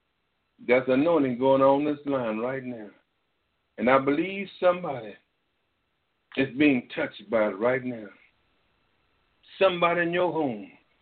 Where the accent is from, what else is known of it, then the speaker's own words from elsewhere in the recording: Bryan, Texas, United States; Now, in my hometown, Bryan, Texas, I believe when I first met the Lord Jesus Christ on McElroy Street, when I first met him at 9 years old